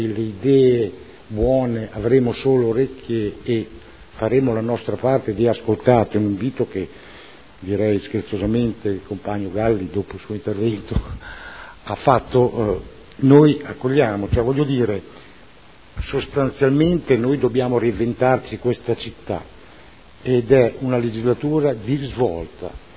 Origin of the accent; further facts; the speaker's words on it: Modena, Emilia-Romagna, Italy; sono modenese